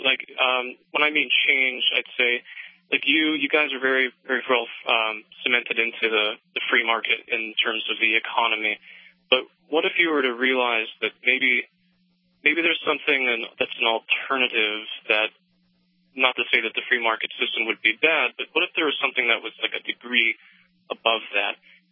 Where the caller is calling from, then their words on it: South Dakota, United States; I'm from South Dakota.